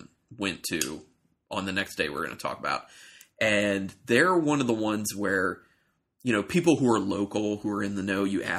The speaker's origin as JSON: {"language": "English", "town": "Baltimore", "region": "Maryland", "country": "United States", "said": "we're from Baltimore-ish area"}